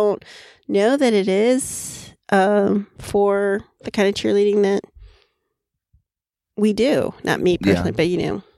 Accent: Florida, United States; And again, I grew up in Florida, so maybe because sports was so huge in Florida, I was aware of this.

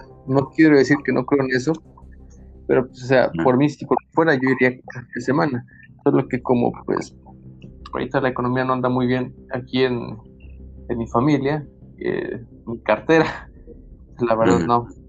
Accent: Guerrero, Mexico; No, pero sí de mi pueblo natal.

